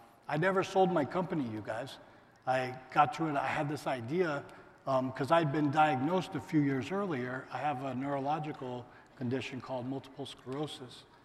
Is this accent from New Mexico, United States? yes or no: yes; New Mexico, United States; I'm from New Mexico, I'm from somewhere else